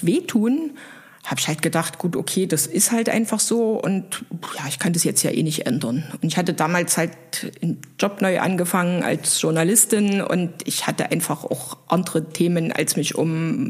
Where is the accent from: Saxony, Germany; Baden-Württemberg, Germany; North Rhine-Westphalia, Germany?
Saxony, Germany; moved away as an adult; now in Munich, Germany; Dann bin ich aus dem Vogtland, wo ich geboren und aufgewachsen bin, nach München gegangen zum Arbeiten